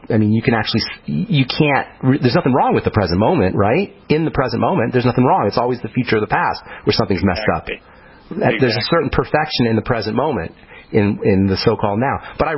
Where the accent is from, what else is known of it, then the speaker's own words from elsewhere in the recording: Boulder, Colorado, United States; Okay, so now you're from Boulder, I'm from Boulder, you know, and this is kind of normal for us, right, talking this way.